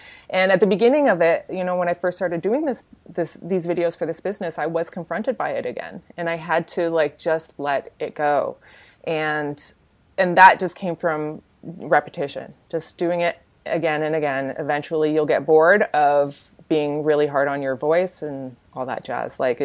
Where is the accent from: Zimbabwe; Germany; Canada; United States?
Canada; And I'm Canadian, so you may be a Z person, just so you know.